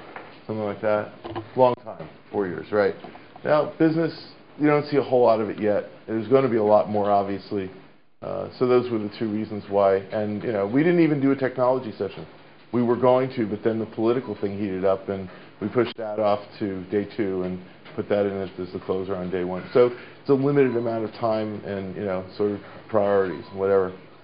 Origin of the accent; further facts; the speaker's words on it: New York, United States; And I'm from New York, and I'm a Mets fan, and if you don't like it, you know, whatever.